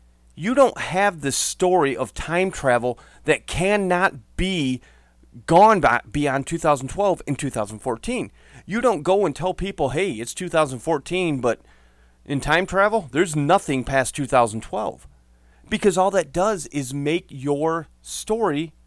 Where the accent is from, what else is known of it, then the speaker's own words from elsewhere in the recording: Saginaw Township, Michigan, United States; In 1994, I remember managing a video store in my hometown of Saginaw Township.